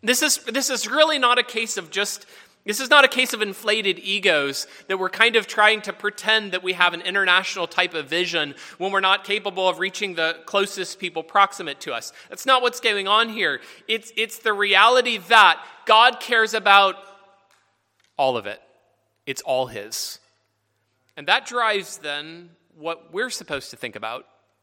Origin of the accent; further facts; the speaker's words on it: South Carolina, United States; also born or lived in Philippines; Grew up in South Carolina and lived in the Philippines, so haven't gotten a lot of snow driving in.